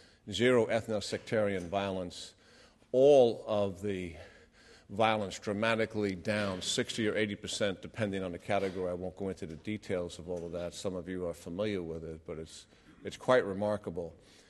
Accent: New York City, New York, United States; now in Washington, D.C., United States; It's always great to be back in my hometown, New York City. I don't need much excuse to come here. I love this place, even though I spent most of my adult life in other places. But it always has been home, even though I don't live here. I live in Washington, D.C.

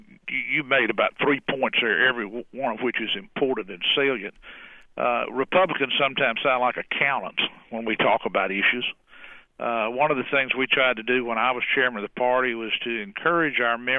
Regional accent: United States; And as an American, I hope he does well. I mean, I hope that he has success for our country.

